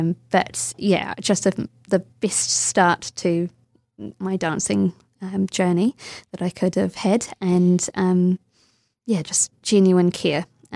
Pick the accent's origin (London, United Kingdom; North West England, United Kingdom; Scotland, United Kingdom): Scotland, United Kingdom; Drumnadrochit; born or raised there; also born or lived in New Zealand